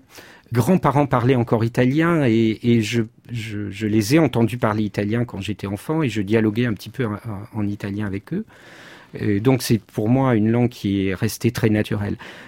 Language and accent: French; Nice, Provence-Alpes-Côte d'Azur, France; ce que je garde de mon enfance à Nice en particulier, justement, c'est la lumière et le soleil. Nous habitions pas très très loin de la mer